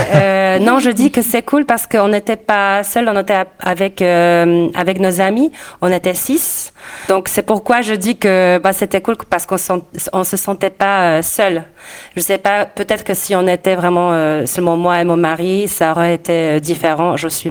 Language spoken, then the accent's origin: French; Kraków, Lesser Poland, Poland; born there; French is a second language; Alors, moi, cette année, je vais fêter Noël et les fêtes de fin d'année ici, à Cracovie, donc dans ma ville natale.